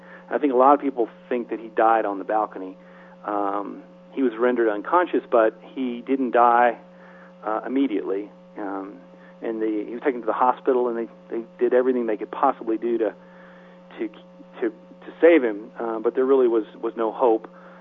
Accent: Memphis, Tennessee, United States; I grew up in Memphis, and I certainly felt a certain sense of shame, I guess, that he was killed in my hometown

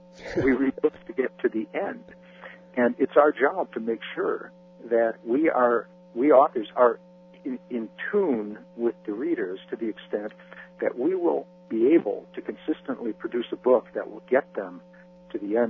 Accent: United States; especially being an American writing a James Bond novel set in largely in England.

